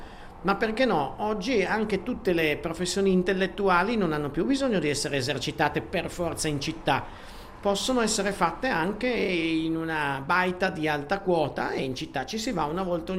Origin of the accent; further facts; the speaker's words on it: Piedmont, Italy; Io vengo peraltro dalla Valle di Susa, dove ho davanti ai miei occhi le macerie, vere e proprie macerie